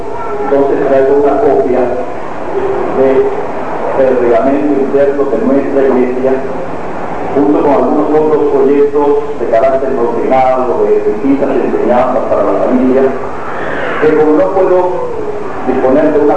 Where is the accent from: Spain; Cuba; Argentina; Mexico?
Cuba; moved away; dado mi condición de cubano, en ningún país me recibía más de 30 días